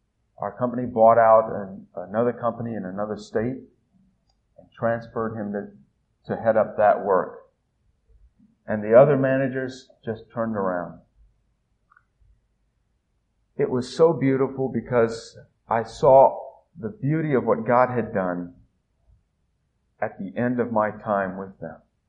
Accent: Italy; It's interesting because I'm an MK from Italy, and people say, well, you know Italian, you know the culture, you love it over there. Why aren't you going back there?

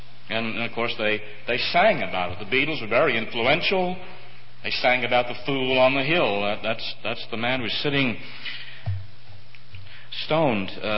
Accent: Saint John, New Brunswick, Canada; born there; I'm a Canadian. I was born in St. John, New Brunswick, Canada.

